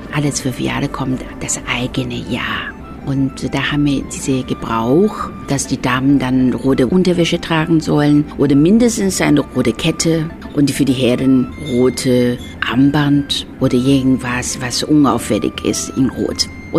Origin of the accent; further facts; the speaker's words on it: China; German is a second language; now in Berlin, Germany; Ich bin ja in China aufgewachsen, lebe aber schon seit 27 Jahren her.